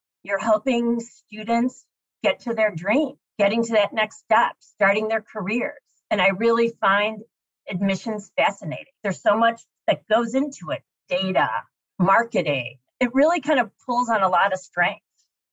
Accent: Chicago, Illinois, United States; I moved back to the city. I was from Chicago. It was great to get back home to family.

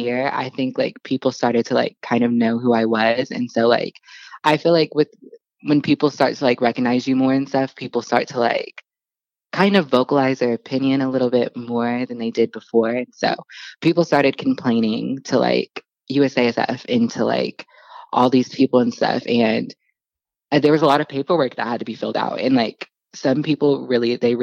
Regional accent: San Diego, California, United States; now in Myrtle Beach, United States; I'm from San Diego, but currently live in Myrtle Beach.

